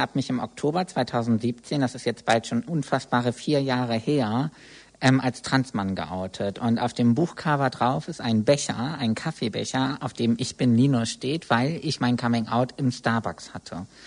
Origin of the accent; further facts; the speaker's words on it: Bremen, Germany; Ich komme aus Bremen.